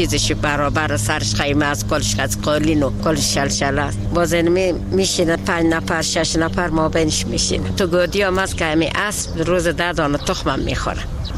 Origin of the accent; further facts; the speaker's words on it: Herat, Afghanistan; ما از هرات هستیم